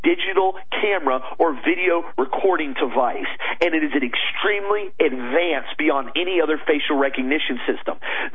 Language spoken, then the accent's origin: English; United States; that embarrasses me as an American